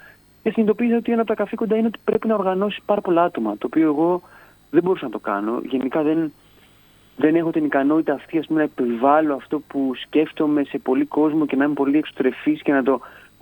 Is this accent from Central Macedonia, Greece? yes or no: no; Chania, Crete, Greece; moved away as an adult; now in Athens, Greece; μεγάλωσα στα Χανιά μέχρι τα 18 μου και μετά ανέβηκα Αθήνα.